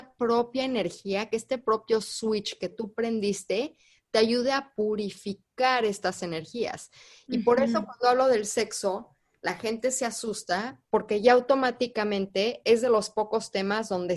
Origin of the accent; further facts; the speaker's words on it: Mexico; Y yo, como todos ustedes, crecí en México, escuela de legionarios